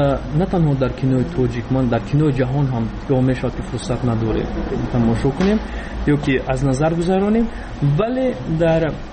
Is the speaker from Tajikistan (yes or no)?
yes; Tajikistan; moved away